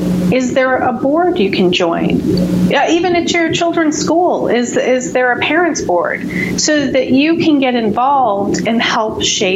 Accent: New York, United States; I'm from New York, so I'm a Yankee to boot.

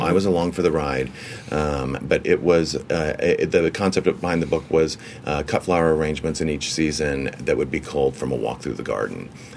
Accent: Indianapolis, Indiana, United States; now in New York, United States; No, actually, I'm a Hoosier. I was born and bred in Indianapolis, Indiana.

